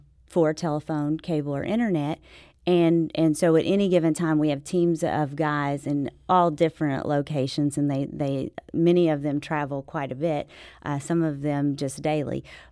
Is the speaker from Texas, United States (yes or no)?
yes; Dallas, Texas, United States; also born or lived in Memphis / Sykeston; We traveled all the time. I was born in Memphis, spent my youngest years in Dallas, but my mama was from Sykeston, and so we always went back to Sykeston.